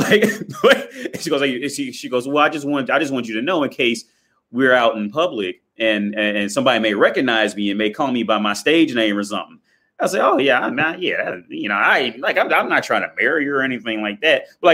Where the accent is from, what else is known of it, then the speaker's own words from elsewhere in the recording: Coleraine Township, Ohio, United States; And I'm from Coleraine Township over there by close to the Northgate Mall.